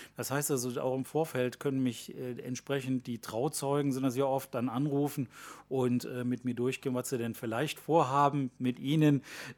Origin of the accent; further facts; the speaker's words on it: Cologne, North Rhine-Westphalia, Germany; ich komme aus Köln, genauer gesagt aus Köln-Porz.